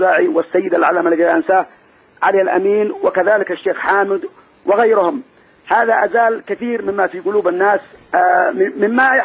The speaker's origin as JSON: {"language": "Arabic", "town": "Sanaa", "country": "Yemen", "also_born_or_lived": "Dhamar", "said": "من صنعاء ودمار."}